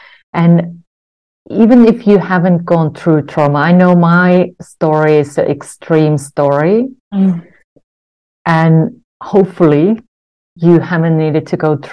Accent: Finland; English is a second language; So if you wondered where this accent is from, I was growing up in Finland.

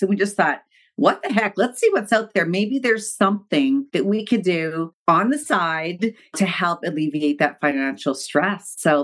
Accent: Canada; I'm Canadian

